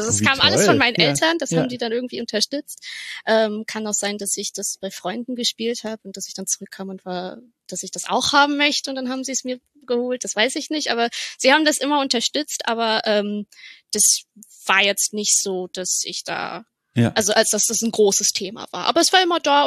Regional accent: Bremen, Germany; now in Berlin, Germany; Also aufgewachsen bin ich in Bremen.

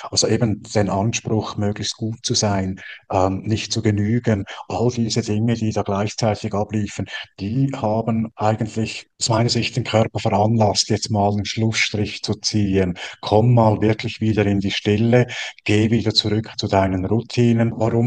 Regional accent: Switzerland; ich bin Schweizer

